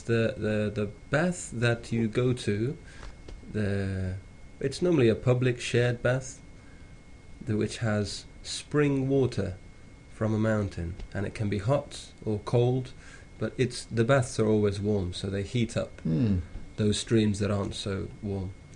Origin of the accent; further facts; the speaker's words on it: Spain; moved away; also born or lived in London / Sheffield; I was born in England, in London, and shortly after we moved up north to Sheffield, and shortly after that, I moved to Spain with my mother, who's Spanish